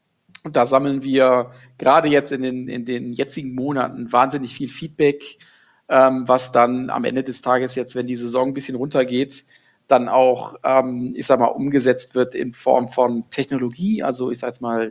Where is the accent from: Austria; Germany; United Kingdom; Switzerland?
Germany; Gummersbach, North Rhine-Westphalia; born there; ich komme gebürtig aus Gummersbach, aus dem Oberbergischen Kreis, was 1/2 Stunde von Köln ist